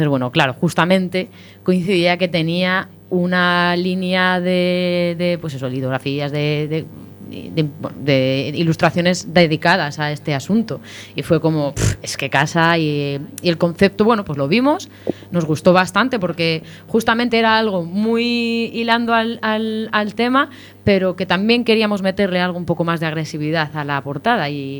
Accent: Alcalá de Henares, Community of Madrid, Spain; Soy de Alcalá de Henares.

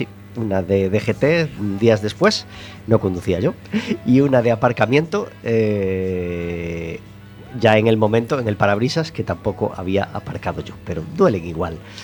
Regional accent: Portugal; Mirad que yo vengo de Portugal

